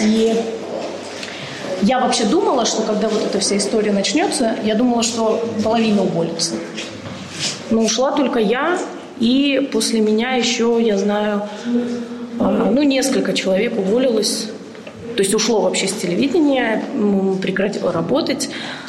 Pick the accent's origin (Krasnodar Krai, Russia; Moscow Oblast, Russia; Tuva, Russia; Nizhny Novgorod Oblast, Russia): Krasnodar Krai, Russia; Krasnodar; moved away as an adult; also born or lived in Moscow; Я из Краснодара, но я жила в Москве очень долго.